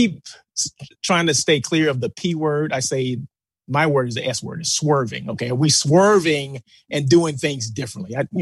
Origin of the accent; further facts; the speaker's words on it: Blythe, California, United States; A quick shout out to people that live in Blythe. That's my hometown.